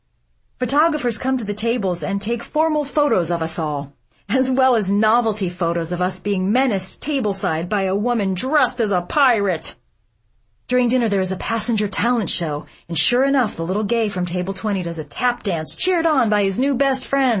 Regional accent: New York, United States; a theatrical convention that my husband and I can appreciate because we're from New York and we know about things.

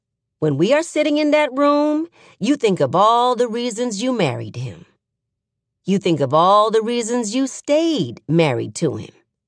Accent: Atlanta, Georgia, United States; I grew up here in Atlanta, but on the southwest side of town, in a roomy ranch house situated on 4 acres, lined with magnolias, crepe myrtles, and dogwoods.

